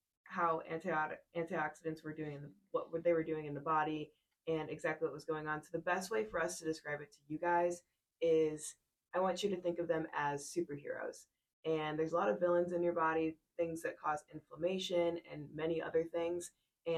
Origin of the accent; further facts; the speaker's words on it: Jamaica; I am Jamaican